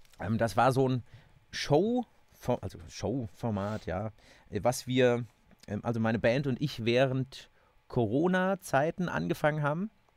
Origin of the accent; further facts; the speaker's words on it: Seligenstadt, Hesse, Germany; in meiner Heimatstadt in Seligenstadt.